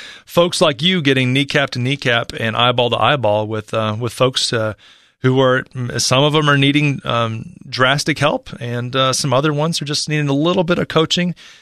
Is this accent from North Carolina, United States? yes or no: yes; Charlotte, North Carolina, United States; Our first call comes in from Charlotte, North Carolina, my hometown.